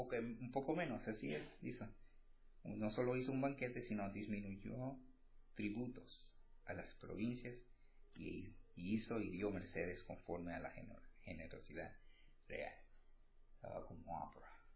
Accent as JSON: {"language": "Spanish", "country": "Puerto Rico", "tie": "born or raised there", "lives_now": "United States", "said": "yo me crié en Puerto Rico. He perdido, porque estoy viviendo aquí en los Estados Unidos"}